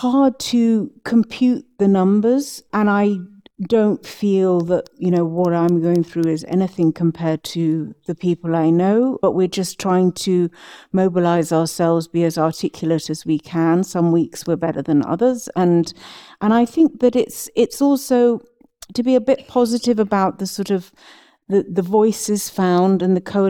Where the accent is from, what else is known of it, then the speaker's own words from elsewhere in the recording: United Kingdom; That hurts me as a Brit